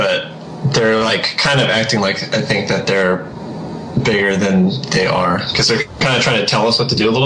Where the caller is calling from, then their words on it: Davis, California, United States; I'm in Davis, California. It's right outside of Sacramento.